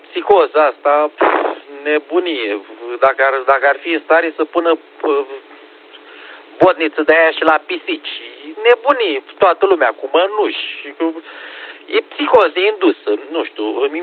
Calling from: Brăila, Brăila County, Romania; de la Brăila.

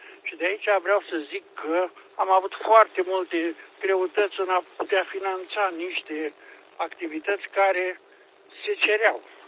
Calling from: Piatra Neamț, Neamț County, Romania; de la Piatra Neamț, aștept de 3 ore să intru în legătură cu voi.

